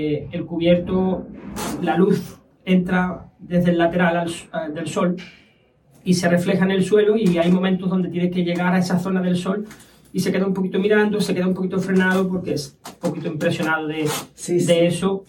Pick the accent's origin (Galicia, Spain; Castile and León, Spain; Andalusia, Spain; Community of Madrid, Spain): Andalusia, Spain; Medina Sidonia; Medina Sidonia, sí. Aquí nací.